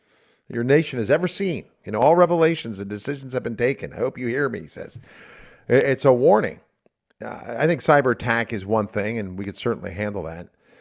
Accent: United States; As an American, we take our freedoms for granted, don't we?

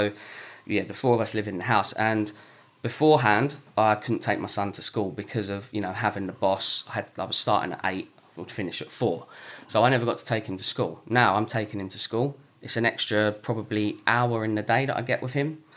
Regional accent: East of England, United Kingdom; You know, I'm from Essex as well, not from a wealthy background.

